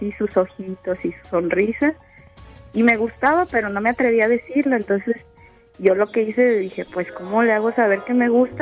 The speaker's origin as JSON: {"language": "Spanish", "town": "Tepic", "region": "Nayarit", "country": "Mexico", "said": "Yo soy de Tepic, Nayarit."}